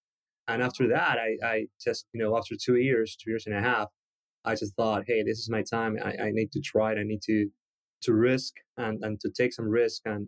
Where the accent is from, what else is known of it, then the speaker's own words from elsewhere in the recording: Buenos Aires, Argentina; I'm in love with my hometown, Buenos Aires. I think it's one of the best cities in the world. Super eclectic.